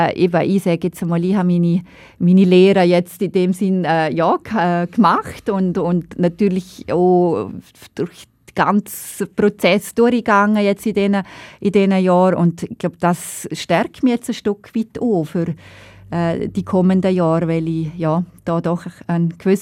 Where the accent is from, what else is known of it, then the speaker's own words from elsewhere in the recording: Liechtenstein; meine Heimat.